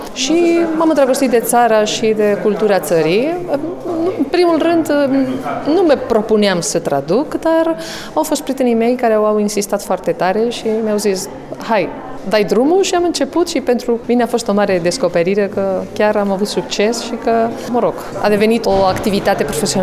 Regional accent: Bilbao, Basque Country, Spain; Romanian is a second language; now in Romania; Sunt din Bilbao, din nordul Spaniei, sunt bască, de fapt, bine, bască și spaniola. Și am învățat românește aici, în România.

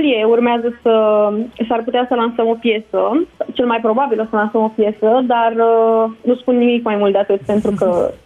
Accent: Bolintin-Vale, Giurgiu County, Romania; Bolintin Vale, județ Giurgiu.

